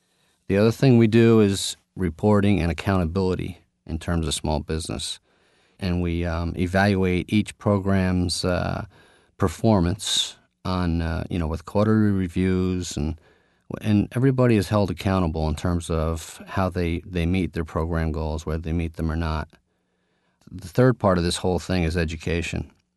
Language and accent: English; New York, United States; go back to New York, my home state